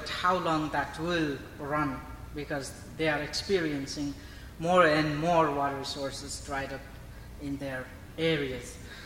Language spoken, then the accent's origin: English; Nepal; I'm from Nepal … working with MCC